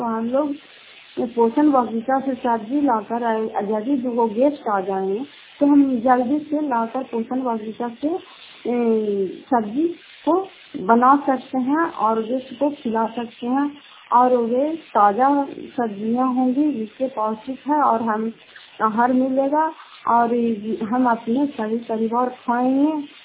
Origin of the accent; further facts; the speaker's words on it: Fatehpur, Bihar, India; घर फतेहपुर, पंचायत मकौता, जिला नालंदा, सतरा ब्लॉक की निवासी हूँ